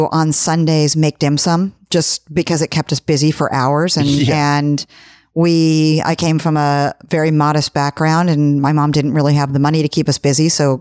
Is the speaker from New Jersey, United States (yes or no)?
no; California, United States; I'm from Orange County originally. So I grew up behind the Orange Curtain.